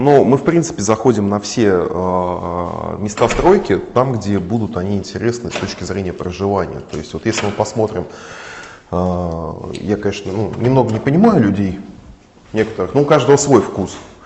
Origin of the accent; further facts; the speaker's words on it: Saint Petersburg, Russia; Я просто сам родился и вырос в Красносельском, на Тамбасово.